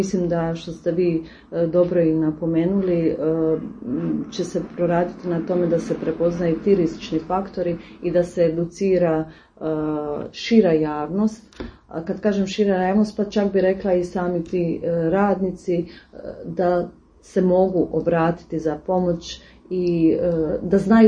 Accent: Croatia; Kod nas u Hrvatskoj

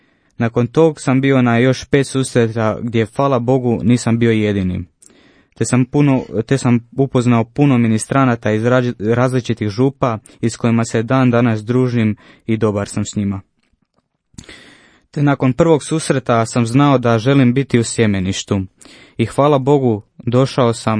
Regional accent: Zadar, Zadar County, Croatia; Dolazim iz Zadra i župe Uznesenja Blažene Djevice Marije na Belafuži.

